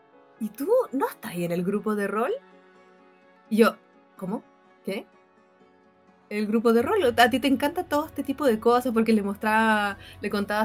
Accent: southern Chile, Chile; now in Santiago, Chile; sur de Chile. Y digamos que ahí era mucho más difícil acceder a este tipo de cosas. Así que cuando llegué a la capital de Chile, en Santiago, ahí fue como, ¡oh! Se me abrió el mundo.

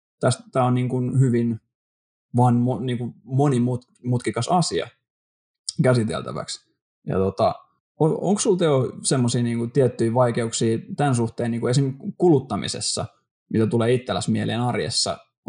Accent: Sweden; Mä oon ruotsalainen.

